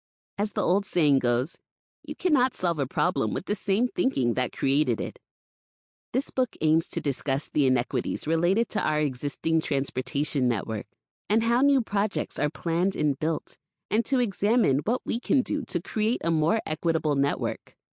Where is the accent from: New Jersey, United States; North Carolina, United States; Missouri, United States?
New Jersey, United States; Maplewood; Where I grew up in Maplewood, New Jersey, a small suburban community outside of New York City, I was able to walk to school and playgrounds without adult supervision.